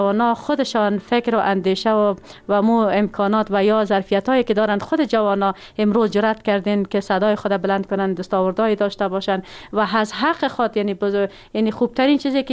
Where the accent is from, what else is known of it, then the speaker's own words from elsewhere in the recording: Charikar, Parwan, Afghanistan; در ولایت پروان قریه سیادان متولد شدیم، در خانواده روشن فکر و تحصیلات ابتدایی خود در مکتب نمبر 2 شهر چاریکار و دوره لیسه خود در لیسه هوره جلالی با پایان رساندیم